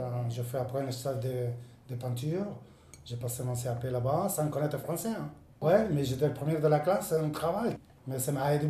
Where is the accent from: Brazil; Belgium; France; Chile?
Chile; moved away; on est sorti du Chili, on se retrouvait dans le Chili.